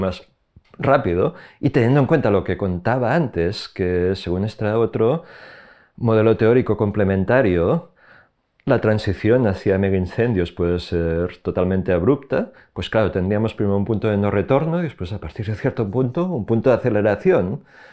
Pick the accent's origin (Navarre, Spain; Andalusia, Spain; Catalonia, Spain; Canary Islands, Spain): Catalonia, Spain; Aquí donde soy de Cataluña.